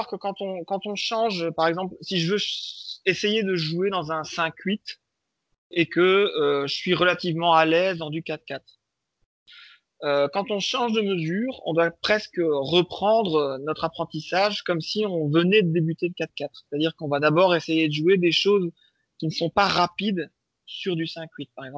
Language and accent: French; Belgium; Alors, je vais faire mon belge parce que je suis belge.